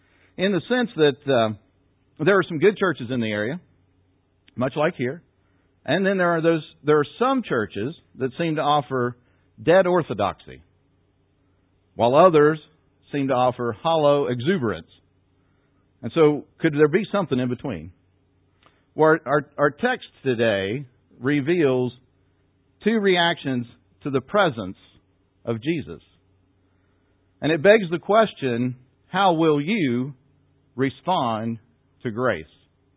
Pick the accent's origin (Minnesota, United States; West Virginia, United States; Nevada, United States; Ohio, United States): West Virginia, United States; Parkersburg; that Becky and I have felt called back to West Virginia, and we're originally from Parkersburg, West Virginia.